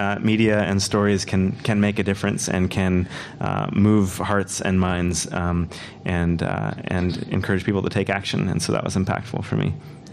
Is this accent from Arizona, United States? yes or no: no; Mendocino, California, United States; an opportunity to make a film about a local forest that was going to be logged right outside of where I grew up in Mendocino.